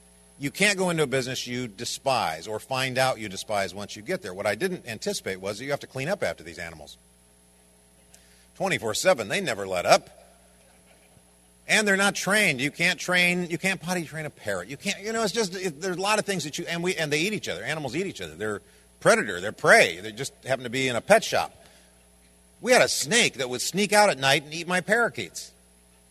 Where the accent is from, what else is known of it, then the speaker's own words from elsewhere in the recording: Pacific Northwest, United States; I was raised on Indian reservations in the Pacific Northwest all my life. Part Blackfoot Indian.